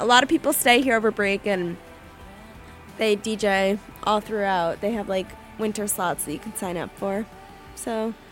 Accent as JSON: {"language": "English", "region": "New York", "country": "United States", "said": "I'm from New York, if anyone listening doesn't know."}